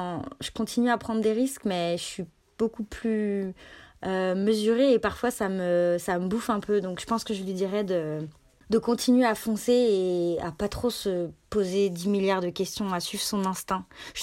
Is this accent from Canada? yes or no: no; Annecy, Auvergne-Rhône-Alpes, France; J'ai grandi à Annecy, donc dans un coin en Rhône-Alpes où on est très skate, snowboard et compagnie.